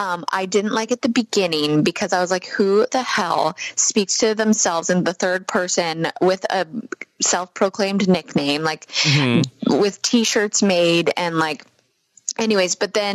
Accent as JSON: {"language": "English", "country": "Canada", "lives_now": "United States", "said": "You know, you would think I would just because I am Canadian, but I live in the States"}